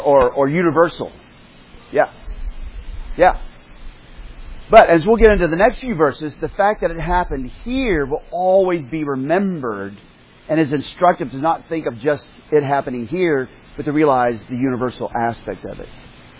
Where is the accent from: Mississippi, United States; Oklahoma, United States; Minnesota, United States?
Oklahoma, United States; And I grew up in Oklahoma.